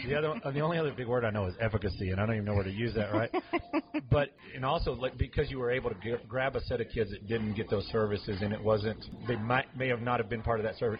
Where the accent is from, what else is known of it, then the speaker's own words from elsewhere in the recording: Texas, United States; Now I'm from Texas, so we use average daily attendance as our funding.